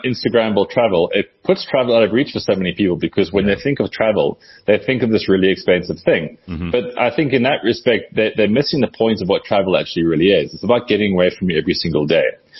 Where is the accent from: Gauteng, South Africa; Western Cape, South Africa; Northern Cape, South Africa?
Western Cape, South Africa; Cape Town; And, you know, like growing up in the Cape, a really big thing for us was like going to the garden route, because that was obviously the thing you did over school holidays.